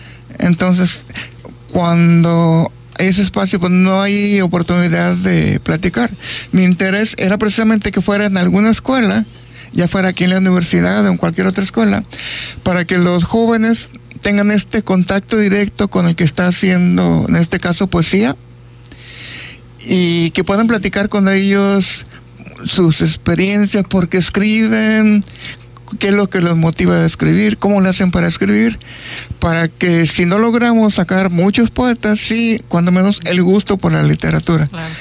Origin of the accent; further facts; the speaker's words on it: Puerto Vallarta, Jalisco, Mexico; yo vengo concretamente a de Puerto Vallarta.